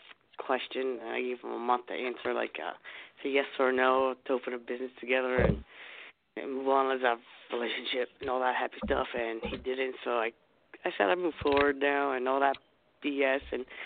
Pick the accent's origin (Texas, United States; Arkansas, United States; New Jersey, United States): New Jersey, United States; New Jersey.